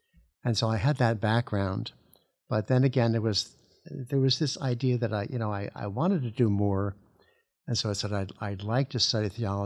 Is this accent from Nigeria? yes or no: no; New Jersey, United States; New Jersey.